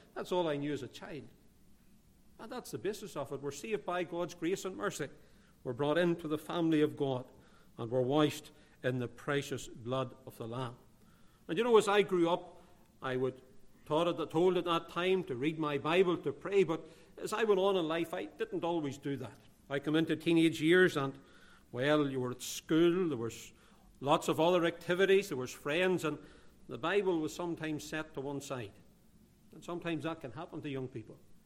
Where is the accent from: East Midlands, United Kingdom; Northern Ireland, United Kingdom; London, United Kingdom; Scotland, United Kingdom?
Northern Ireland, United Kingdom; Newtownabbey; As you know, I'm from Northern Ireland. I was actually born in a place called Newton Abbey, that's not too far from Belfast, way back in the year of 1970.